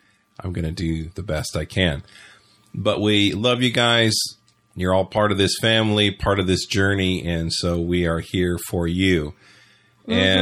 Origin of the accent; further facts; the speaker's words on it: San Bernardino, California, United States; And because I'm from San Bernardino, so it's kind of the big joke.